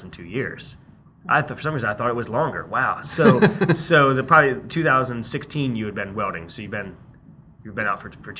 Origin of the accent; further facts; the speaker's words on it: Falling Waters, West Virginia, United States; So I grew up in Falling Waters, West